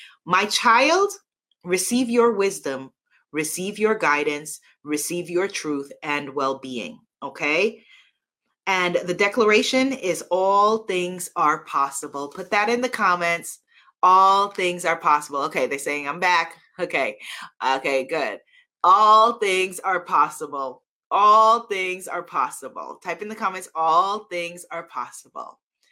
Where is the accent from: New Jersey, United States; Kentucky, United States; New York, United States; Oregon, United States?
New York, United States; accent: New York; You can mock back my New York accent.